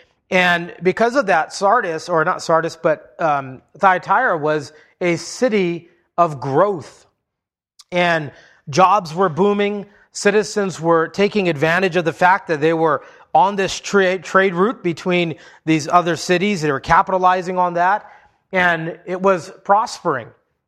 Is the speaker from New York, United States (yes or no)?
no; Hawaii, United States; You know, I grew up in Hawaii. It's a big trade union state